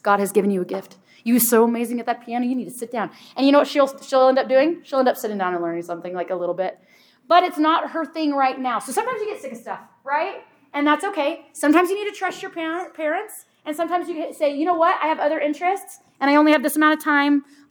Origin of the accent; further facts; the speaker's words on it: Tornado Alley, United States; I'm from Tornado Alley.